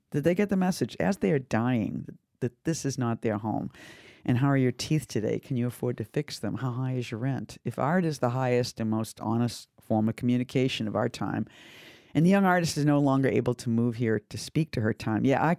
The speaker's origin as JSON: {"language": "English", "region": "Massachusetts", "country": "United States", "tie": "born or raised there", "said": "it's sort of like growing up in Massachusetts, it was like on the wall was the Pope and Jack Kennedy."}